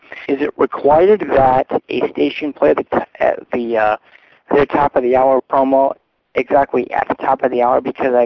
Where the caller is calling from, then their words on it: Devondale, Michigan, United States; I'm calling from the Devondale, Michigan area.